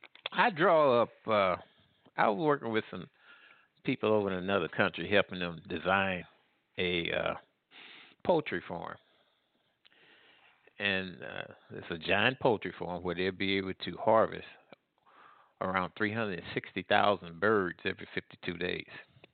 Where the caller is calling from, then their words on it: Midwest, United States; Yeah, this is I'm calling from the Midwest.